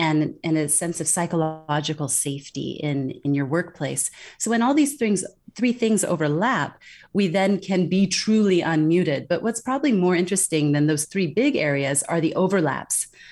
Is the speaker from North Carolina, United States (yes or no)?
no; California, United States; moved away as an adult; now in Singapore; I'm based in Singapore. I've been living abroad for 20 years, born and raised in California